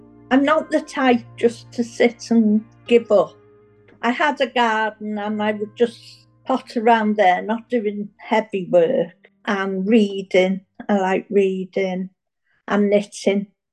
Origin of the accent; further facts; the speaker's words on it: Mold, Wales, United Kingdom; I was born and brought up in Mould. My dad was from Dublin. My mum is Welsh, was Welsh. Yeah, I went to a Catholic school in Mould, primary school, and then to high school was a Catholic school.